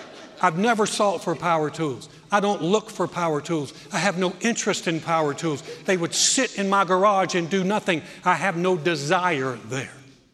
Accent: Greensboro, North Carolina, United States; growing up in my hometown in Greensboro, North Carolina, we had a McDonald's

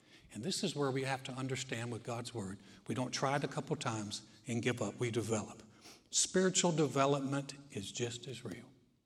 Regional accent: North Carolina, United States; I grew up in North Carolina. It's a basketball country. They love basketball like Texas loves football.

